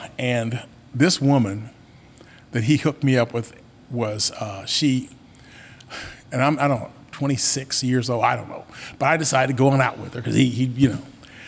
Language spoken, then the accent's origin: English; Kansas, United States; he's from Kansas, you know, because I'm from Kansas.